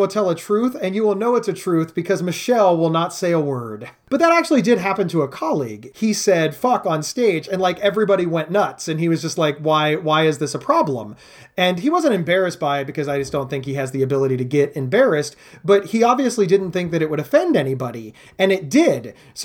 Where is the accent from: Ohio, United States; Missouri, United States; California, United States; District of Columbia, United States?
Ohio, United States; Columbus; I'm like, I'm from Columbus.